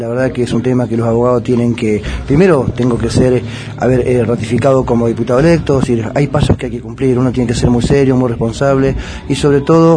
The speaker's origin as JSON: {"language": "Spanish", "town": "Gobernador Gregores", "region": "Santa Cruz", "country": "Argentina", "tie": "born or raised there", "said": "Gregores es mi pueblo, Gregores es mi casa"}